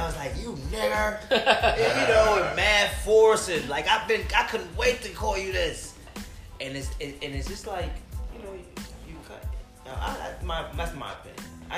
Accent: Brooklyn, New York, United States; born there; I was born in Brooklyn.

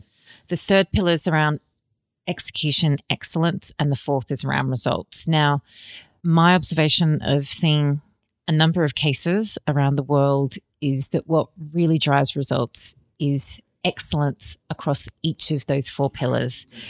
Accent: Australia; I'm Australian and I definitely want to see the Costa Rican beaches.

